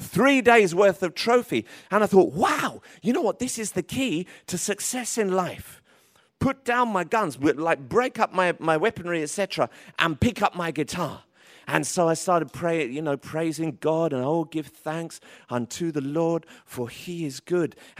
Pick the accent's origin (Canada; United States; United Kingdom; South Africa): United Kingdom; Tottenham, London; I got rid of my weaponry that I used to have growing up in Tottenham.